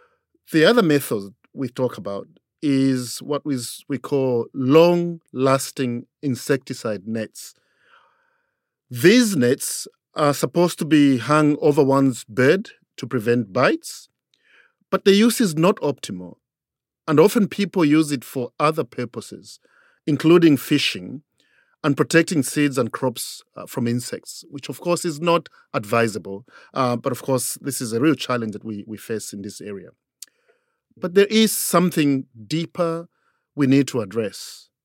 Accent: Zambia; But I remember growing up in Zambia, in the townships in Zambia

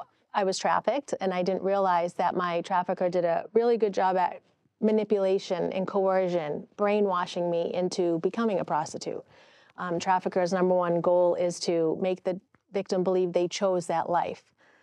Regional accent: Massachusetts, United States; moved away as an adult; now in New Hampshire, United States; I live in New Hampshire. I totally make fun of myself because I'm from Massachusetts, and we moved here, my husband and I, with our kids about 7 years ago.

